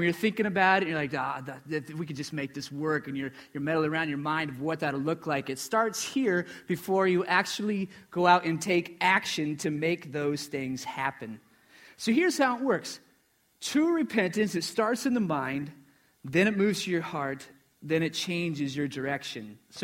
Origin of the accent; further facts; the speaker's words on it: Iowa, United States; and I'm from Iowa, but my region was Philadelphia.